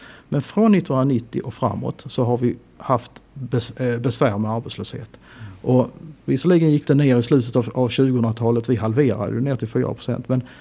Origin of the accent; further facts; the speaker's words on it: Skåne, Sweden; Jag menar, jag är från Skåne.